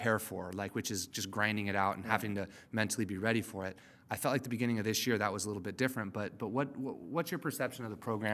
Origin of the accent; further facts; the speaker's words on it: Cayucos, California, United States; also born or lived in Florida / Colorado; I'm from Cayucas originally. So, you know, it's like I came back here after I went to school and lived in Florida and Colorado for a while.